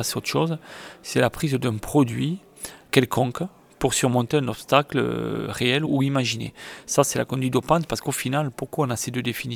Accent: Occitanie, France; C'est d'aller plus loin dans la nature, découvrir la nature, par chez moi dans le Tarn

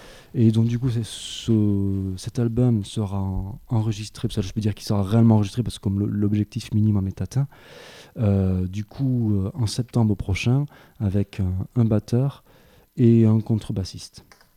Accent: Nouvelle-Aquitaine, France; accent: southern French; also born or lived in Layrac; now in Creuse, France; en plus avec l'accent du sud, c'est encore mieux. Et parce que je viens du Lot-et-Garonne, en fait, avant d'habiter en Creuse.

